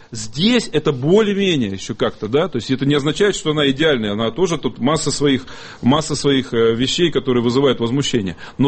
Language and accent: Russian; Siberia, Russia; now in Moscow, Russia; Поэтому вот я, как сибиряк, и как патриот Сибири, Алтая и России...